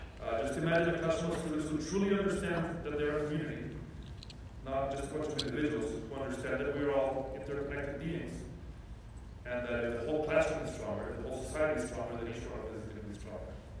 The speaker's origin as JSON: {"language": "English", "town": "Bogota", "region": "Bogotá", "country": "Colombia", "tie": "born or raised there", "moved": "yes", "lives_now": "California, United States", "said": "I'm a city kid. I grew up in Bogota. It's a city of 10 million people."}